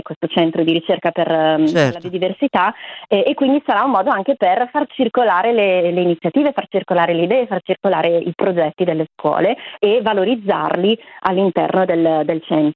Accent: Bergamo, Lombardy, Italy; Io sono bergamasca

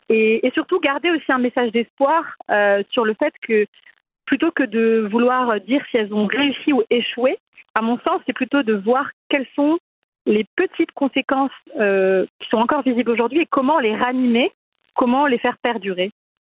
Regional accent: Morocco; Alors, coucou, moi je suis marocaine et c'est vrai qu'au Maroc on a eu plutôt une évolution qu'une révolution.

